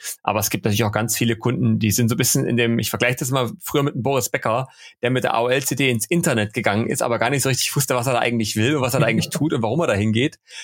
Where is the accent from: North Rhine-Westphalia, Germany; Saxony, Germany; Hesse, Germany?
Saxony, Germany; Leipzig; born there; gebürtiger Leipziger, hier auch wohnhaft und fühle mich hier auch heimisch.